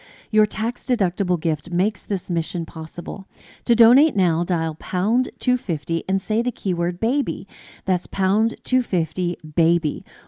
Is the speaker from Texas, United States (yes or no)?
yes; Texas, United States; and from my home state of Texas, which is really exciting.